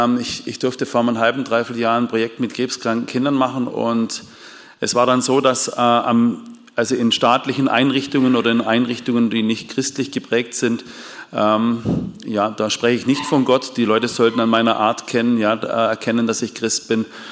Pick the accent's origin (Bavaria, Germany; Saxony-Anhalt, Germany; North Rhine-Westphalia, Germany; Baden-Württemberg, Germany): Baden-Württemberg, Germany; Bopfingen; ich komme aus Bopfingen, ja, ist am Rande der Schwäbischen Alb, am Rande vom Ries.